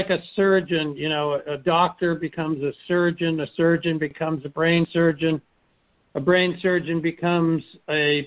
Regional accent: Hingham, Massachusetts, United States; Keep in mind, I'm from Hingham, so I know Marblehead.

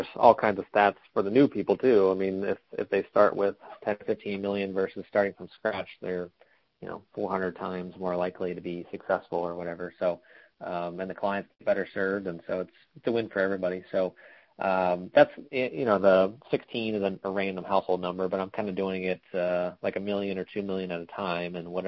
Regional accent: Ohio, United States; So I grew up in Ohio, so everybody there is an Ohio State fan

